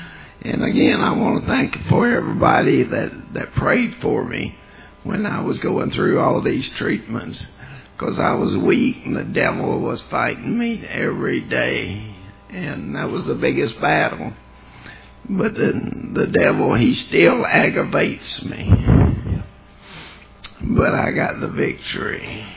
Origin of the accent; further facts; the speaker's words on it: Florida, United States; well, I'm from Florida, and I want you to know there's people down there that loves him.